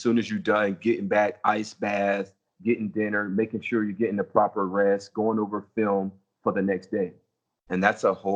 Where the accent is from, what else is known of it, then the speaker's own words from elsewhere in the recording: United States; You know, as an American, we have sort of an advantage when it comes